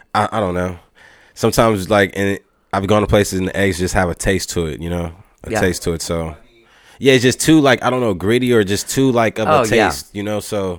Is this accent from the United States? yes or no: yes; Austin, Texas, United States; he's from San Antonio, I'm from Austin